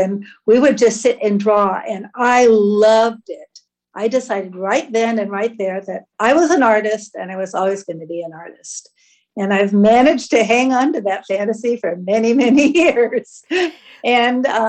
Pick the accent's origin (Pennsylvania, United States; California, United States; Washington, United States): California, United States; Los Angeles; born or raised there